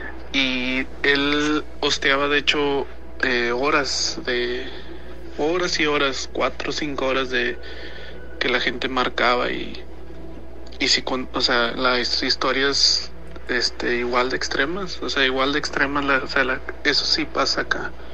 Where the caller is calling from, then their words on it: Katy, Texas, United States; de Katy, Texas. Siempre escucho su programa